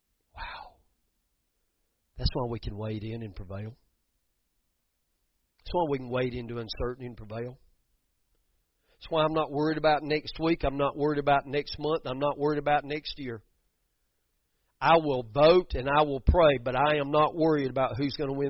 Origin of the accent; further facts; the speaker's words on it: Georgia, United States; We're the family from Georgia. 300 people there, but we're the family from Georgia.